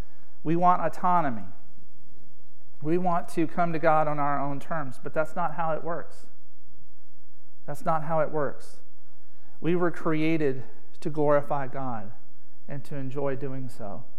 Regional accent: United States; born there; I don't say that because I was born in America and not the Middle East.

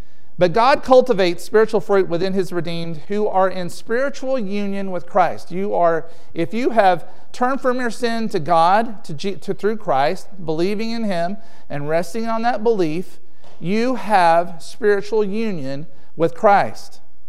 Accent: the South, United States; So I'm from the South, so we have granddaddies and grandmamas down there.

